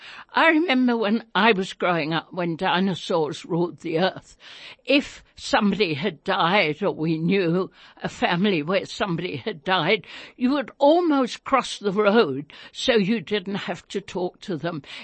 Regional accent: London, United Kingdom; I'm, as you know, I'm English. I was born in London.

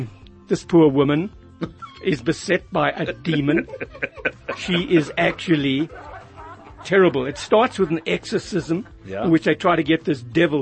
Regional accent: South Africa; As a South African, you've got to understand the dynamics of the American political scene.

